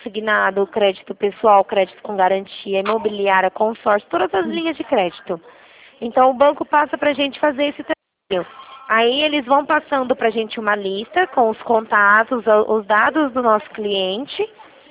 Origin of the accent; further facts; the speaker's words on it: Rio Claro, São Paulo, Brazil; eu sou de Rio Claro, São Paulo.